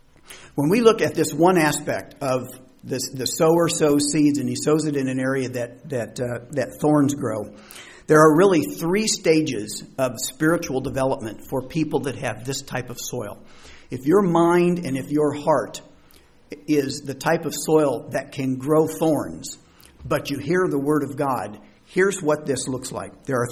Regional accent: Indiana, United States; I grew up in Indiana, and there were almost no Catholics there whatsoever.

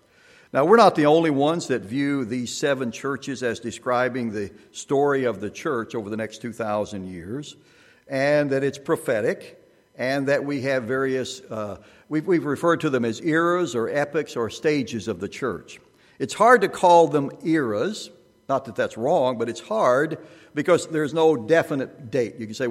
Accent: Arkansas, United States; My wife was from Georgia. I'm from Arkansas. I graduated from Ambassador College in Big Sandy. I was first serving in Atlanta.

